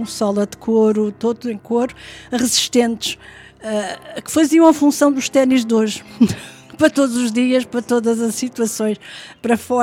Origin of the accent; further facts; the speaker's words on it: Santarém, Portugal; also born or lived in Goa, India; Nasci em 53, em Goa, muito longe. E vim para o continente pequenina. Fiz a escola primária em Santarém, onde o meu pai era militar.